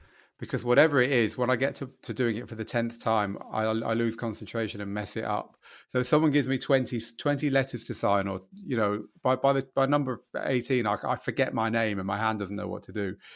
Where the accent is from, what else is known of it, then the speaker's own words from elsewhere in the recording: Manchester, North West England, United Kingdom; I'm from Manchester